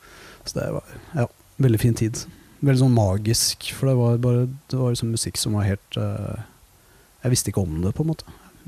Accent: Våler, Østfold, Norway; Nei, jeg kom fra Våler i Østfold. Moss er jo nærmeste byen, og det er veldig sånn rockeby.

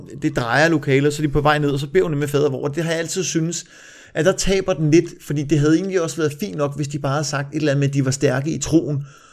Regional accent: Copenhagen, Capital Region of Denmark, Denmark; fordi jeg er sjællænder, der, københavner, der bor i Nordjylland

